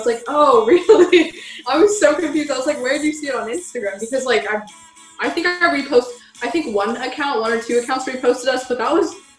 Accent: California, United States; she's from Georgia and I'm from California

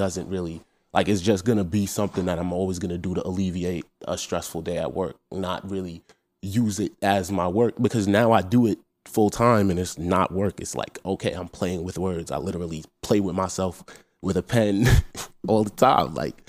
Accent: New York, United States; I was born and raised in New York

